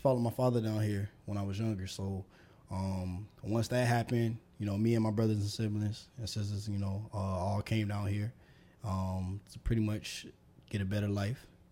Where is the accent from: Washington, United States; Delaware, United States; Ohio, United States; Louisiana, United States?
Ohio, United States; Cleveland; Yeah, I'm originally from Cleveland. Ohio. Yeah, okay. Midwest. So I got a lot of family up there.